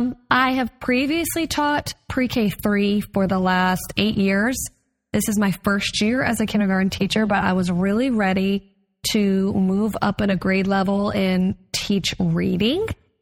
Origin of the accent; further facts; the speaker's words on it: Wyoming, United States; I'm from Wyoming, by the way, I don't think I told y'all that. That's a northern state, so we like to hike, be outside, go swimming, go boating.